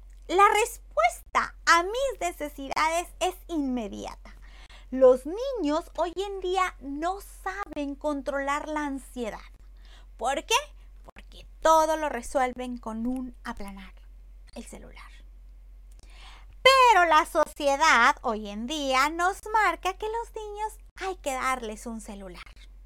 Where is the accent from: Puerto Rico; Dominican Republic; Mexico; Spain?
Mexico; Monterrey, Nuevo León; Somos, en Monterrey, la ciudad que más Coca-Cola consume a nivel mundial.